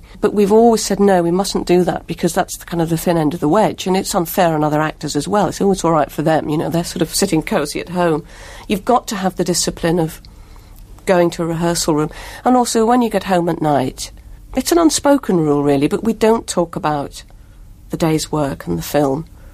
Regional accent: Liverpool, North West England, United Kingdom; We grew up together in Liverpool. We went to school together.

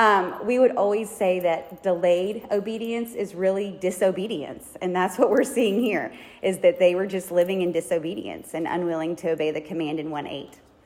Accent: Dallas, Texas, United States; And I grew up in Dallas. All my little mommy friends were in Dallas.

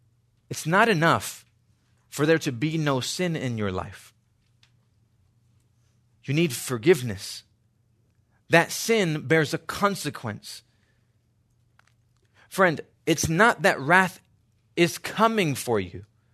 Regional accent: East Coast, United States; Even growing up on the East Coast, the summers for us, high temperatures of 89 degrees.

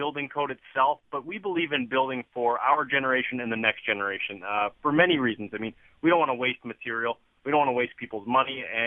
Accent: Toronto, Ontario, Canada; Well, I mean, I'm from Toronto, so who do you think?

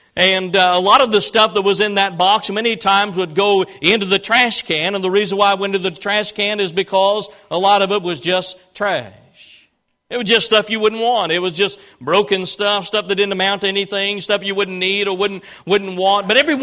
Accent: Illinois, United States; 10 or 12 miles south of where I was raised in Illinois.

